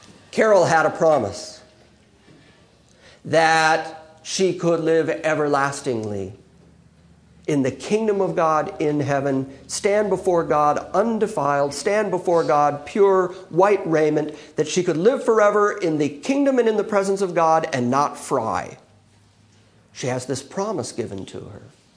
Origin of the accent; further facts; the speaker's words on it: Ireland; I'm Irish. He wasn't born after the lineage of Ireland.